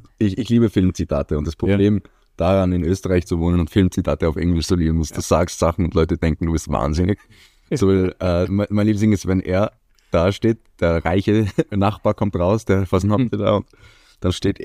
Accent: Iceland; German is a second language; ich komme aus Island und ich kenne die deutschen Titel nicht

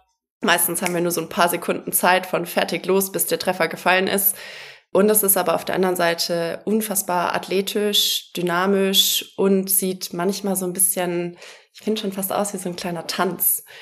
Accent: Nuremberg, Bavaria, Germany; ich bin in Nürnberg groß geworden.

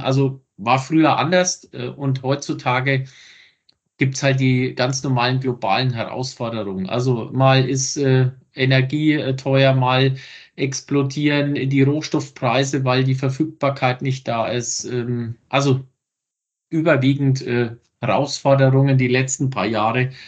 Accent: Bavaria, Germany; Ich komme aus Unterfranken. Das macht nichts, ne, sagen manche. Ist zwar noch in Bayern, aber ziemlich im Norden.

